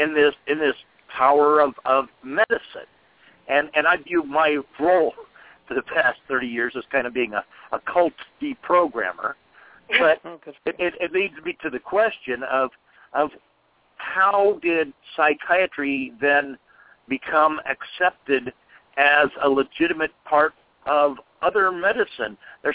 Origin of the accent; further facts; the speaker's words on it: Midwest, United States; I was raised in the Midwest part of the country, you know, the old, you know, middle-class, hardworking people.